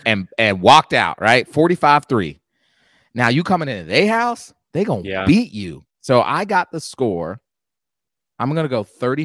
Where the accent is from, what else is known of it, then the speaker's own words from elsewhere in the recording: Florida, United States; I grew up in South Florida. I was born and raised in South Florida. So I get all the Miami stuff.